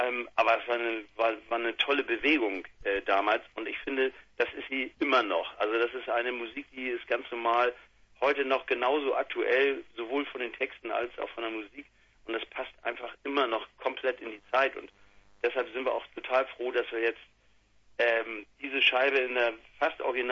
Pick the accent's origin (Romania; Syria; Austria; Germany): Germany; Hamburg; Aber in Hamburg, gerade bei uns in Langenhorn, so ein Stadtteil relativ ganz im Norden von Hamburg, da gab es eine riesige Punkszene.